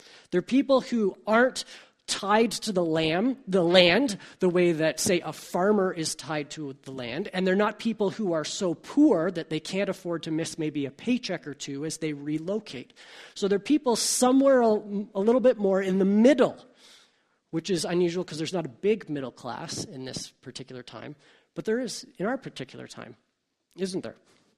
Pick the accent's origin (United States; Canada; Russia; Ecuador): Canada; Hamilton, Ontario; I'm from Hamilton. I found some opportunity here.